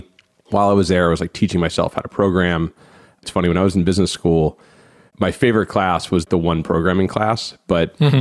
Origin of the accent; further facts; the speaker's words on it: Cincinnati, Ohio, United States; Yeah, I grew up in Cincinnati, Ohio, and I went to the University of Cincinnati